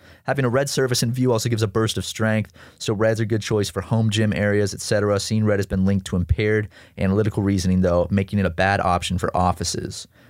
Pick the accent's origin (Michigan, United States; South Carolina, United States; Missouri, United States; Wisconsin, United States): South Carolina, United States; growing up in South Carolina as a kid